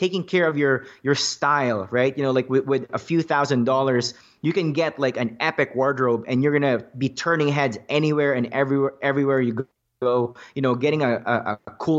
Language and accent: English; Philippines; now in Canada; You know, I'm Filipino. At one point in my life, I used to be embarrassed about my race because, you know, like, a lot of Filipinos, especially in Canada, they work like low level jobs